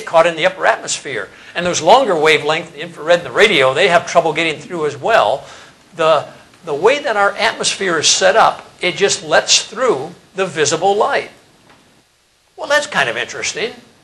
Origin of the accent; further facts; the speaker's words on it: Indiana, United States; And since I'm from Indiana, I had to mention corn.